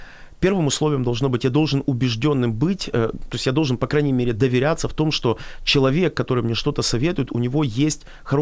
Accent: Ukraine; born there; Я родился в Украине, и всю жизнь я мечтал, наверное, видел свое будущее в этой стране, никогда не думал о том, чтобы куда-то уезжать.

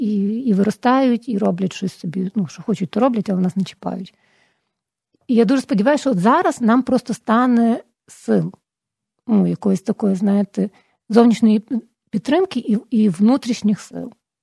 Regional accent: Ivano-Frankivsk, Ivano-Frankivsk Oblast, Ukraine; Франківськ справді особливе місто. Ну, це моє рідне місто. Я там народилася, виросла, прожила всі свої роки.

